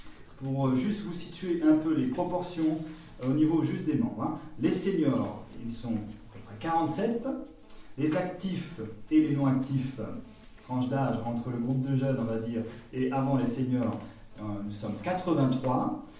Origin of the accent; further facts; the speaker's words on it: Auvergne-Rhône-Alpes, France; now in Alsace, France; tout en haut, au nord de cette belle Alsace, que j'y suis depuis quelques années maintenant, puisque je viens d'Auvergne. Je suis arrivé en 97.